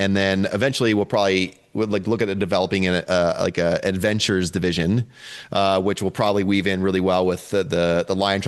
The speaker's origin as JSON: {"language": "English", "region": "Midwest", "country": "United States", "tie": "born or raised there", "said": "I mean, I grew up in the Midwest and it's like, you know, I'd see gophers or deer or, you know, maybe a moose once in a while"}